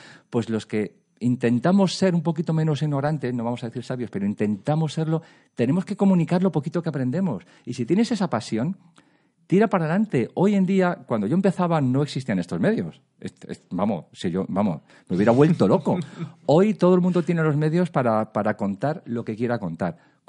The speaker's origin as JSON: {"language": "Spanish", "town": "Madrid", "region": "Community of Madrid", "country": "Spain", "tie": "born or raised there", "said": "Pues yo, bueno, físicamente yo soy de Usera. Es decir, yo nací en Usera. Luego he dado muchas vueltas por el mundo, pero al final sabéis que vuelves al viejo barrio y que decís, somos gente de barrio."}